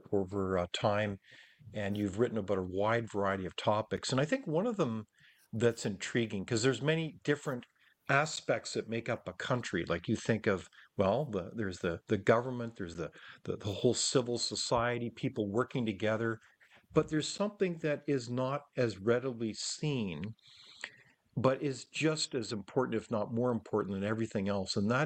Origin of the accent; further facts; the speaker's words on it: Canada; as a Canadian, I felt for years a real sense of unity with fellow Canadians